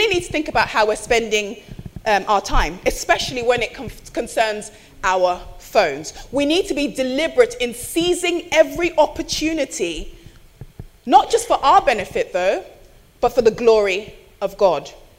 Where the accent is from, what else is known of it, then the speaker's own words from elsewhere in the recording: Nigeria; I can say that because I'm Nigerian, so it's fine.